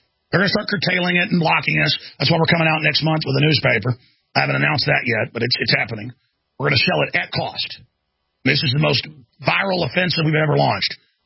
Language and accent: English; Dallas, Texas, United States; That happened to me twice growing up in Dallas.